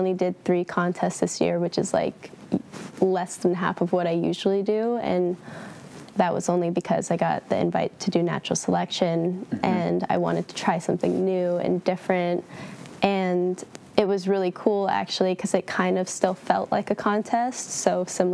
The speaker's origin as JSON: {"language": "English", "town": "San Clemente", "region": "California", "country": "United States", "said": "I'm from San Clemente."}